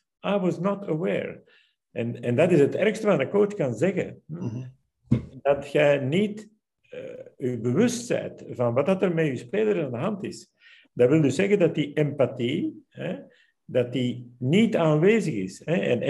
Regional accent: Belgium; En natuurlijk, wij als Belgen

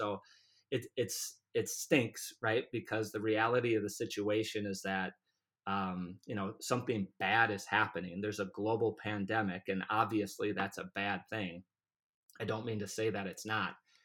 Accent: Minnesota, United States; I'm from Minnesota and we live very close to Minneapolis.

